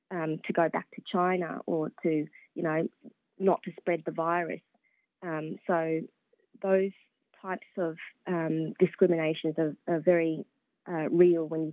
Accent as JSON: {"language": "English", "town": "Brisbane", "region": "Queensland", "country": "Australia", "tie": "born or raised there", "also_born_or_lived": "Indonesia", "said": "I grew up in Dara in Brisbane, which is an area which is maybe made more known by Trent Dalton's book, Boy Swallows Universe. But I went to primary school where about 50% of students were Vietnamese refugees or migrants."}